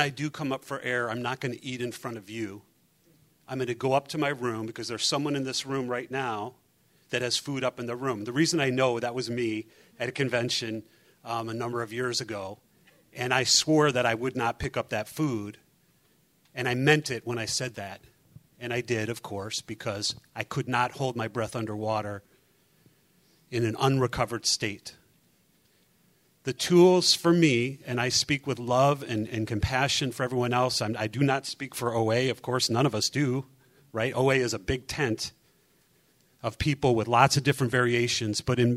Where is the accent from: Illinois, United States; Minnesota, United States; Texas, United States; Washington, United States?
Illinois, United States; Chicago; I'm a recovered compulsive reader. I'm from Chicago. Hi, guys. Chicago, right. It's cold in Chicago.